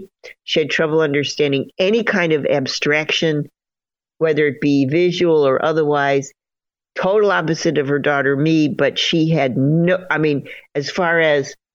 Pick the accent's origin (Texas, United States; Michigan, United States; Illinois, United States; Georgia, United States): Illinois, United States; Chicago; you get a picture of like the museum I grew up with in Chicago